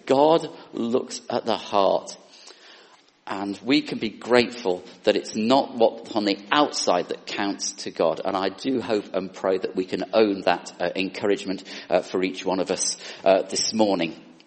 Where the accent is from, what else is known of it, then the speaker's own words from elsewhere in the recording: North West England, United Kingdom; This is my teddy bear that I grew up in the Lake District, in my home there.